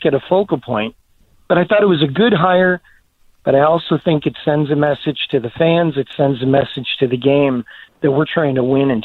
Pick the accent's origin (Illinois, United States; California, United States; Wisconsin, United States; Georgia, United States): Illinois, United States; I grew up in the North Side